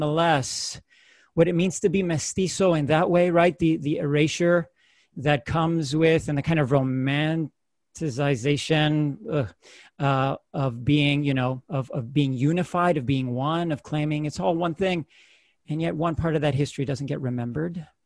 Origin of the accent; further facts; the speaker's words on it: Florida, United States; My experience as a first generation, U.S. born, to them